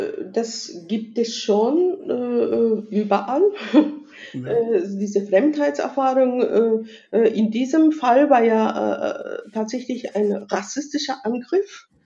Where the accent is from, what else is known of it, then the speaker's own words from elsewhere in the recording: Japan; also ich als Japanerin würde auf der deutschen Bühne Kabuki-Theater im schlechtesten Qualität darbieten